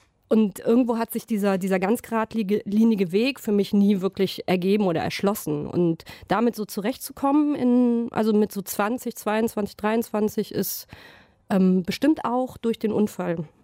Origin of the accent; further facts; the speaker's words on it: Bergisch Gladbach, North Rhine-Westphalia, Germany; ich bin ja in Bergisch Gladbach aufgewachsen und auch da feiert man Karneval.